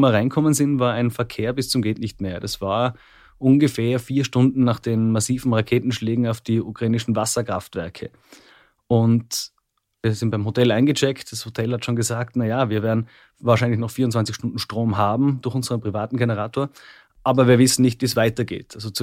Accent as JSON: {"language": "German", "country": "Austria", "said": "hallo, wir sind aus Österreich, wir würden gerne eine Geschichte mit Ihnen machen."}